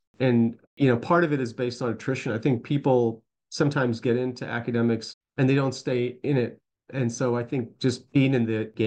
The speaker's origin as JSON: {"language": "English", "town": "Nashville", "region": "Tennessee", "country": "United States", "tie": "born or raised there", "also_born_or_lived": "England", "said": "So I guess my story was that my parents came over from the old country. They came over from India. And then we moved to Nashville, Tennessee when I was about six. And I was born in England."}